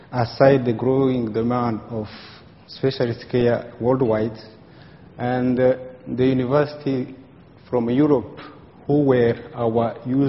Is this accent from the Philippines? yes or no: no; Rwanda; By introducing myself, I'm from Rwanda. … And for those who don't know very well Rwanda, it's a small country situated in the center of Africa.